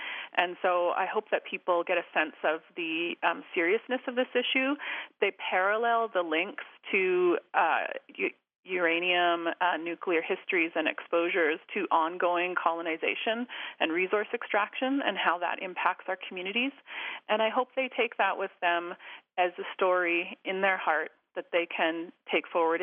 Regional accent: Suquamish, Washington, United States; Yes, I'm calling you from my home in Suquamish Utluh, and I'm from the Suquamish Nation, as well as settler ancestry

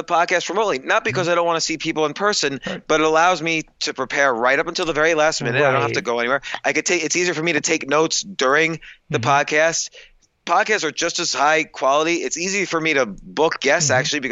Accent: New York City, New York, United States; I'm a New Yorker. I'm in the middle of New York City right now.

